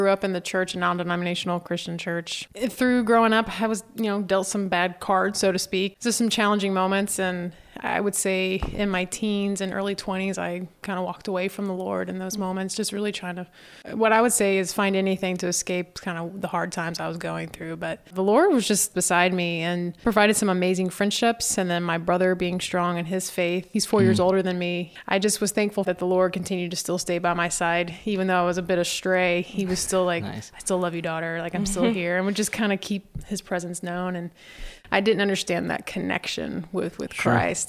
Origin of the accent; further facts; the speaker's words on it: Indiana, United States; moved away as an adult; It was a bit of a culture shock growing up in Indiana, moving there right out of high school.